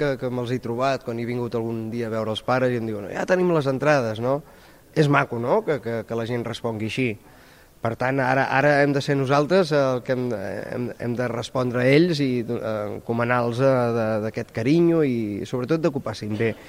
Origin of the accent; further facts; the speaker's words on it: Sabadell, Catalonia, Spain; per mi, jo crec que és, com a sabadellenc, per mi és molt important